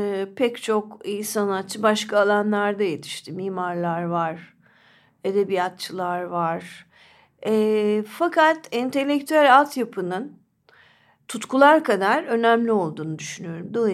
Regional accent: Polatlı, Ankara, Turkey; Ben küçük bir yerde doğdum, Polatlı'da. Orada 18 yaşına kadar, akademiye kadar kaldım

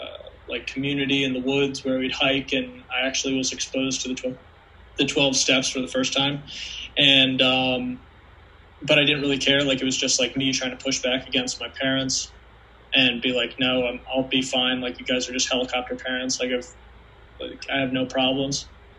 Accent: Connecticut, United States; I grew up in Connecticut, raised in a fairly like a normal childhood, happy family, nothing wrong.

